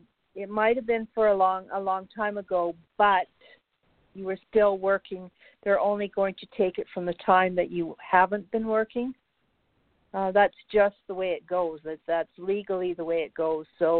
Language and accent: English; Canada; Like, I'm Canadian, so I have no idea.